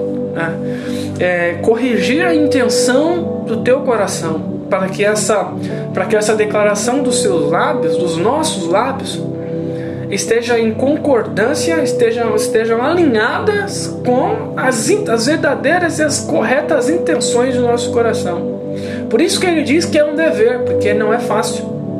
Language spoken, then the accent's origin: Portuguese; Brazil; Eu posso até ter, adquirir outra cidadania, mas eu não vou mudar. Eu serei sempre brasileiro.